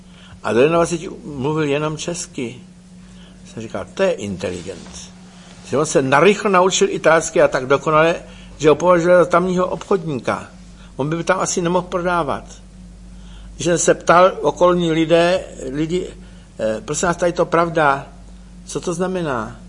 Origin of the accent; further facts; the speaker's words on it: Přeštice, Plzeň Region, Czechia; To víte, my tu kulturu z Čech nosili na Moravu, protože ty jsou méně kulturní, že? Tak jsme, my z Přeštic jsme museli tam do toho Brna udělat nějaký